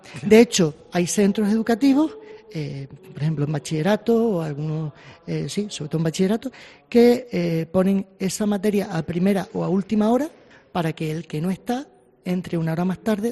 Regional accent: Telde, Canary Islands, Spain; Claro, hay que empezar diciendo que yo soy de Telde.

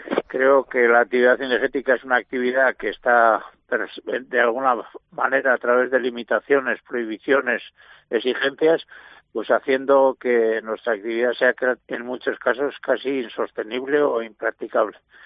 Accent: Castile and León, Spain; los máximos protagonistas somos los cazadores de Castilla y León, ya que somos la región con el mayor aprovechamiento de codorniz del mundo

